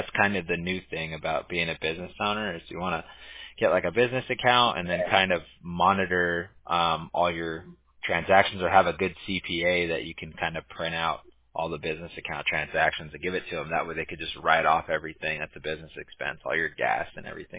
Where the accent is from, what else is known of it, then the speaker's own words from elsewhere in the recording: California, United States; I grew up in Southern California, so I like the Chargers